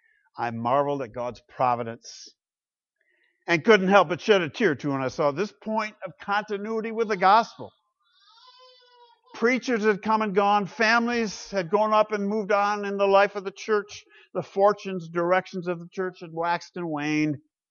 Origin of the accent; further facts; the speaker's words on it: Grand Rapids, Michigan, United States; Whenever I go back to my hometown, Grand Rapids, Michigan, I visit my childhood church, Aberdeen Reformed Church.